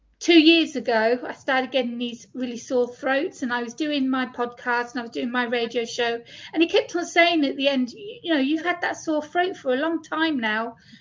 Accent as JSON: {"language": "English", "region": "England", "country": "United Kingdom", "said": "I'm English anyway"}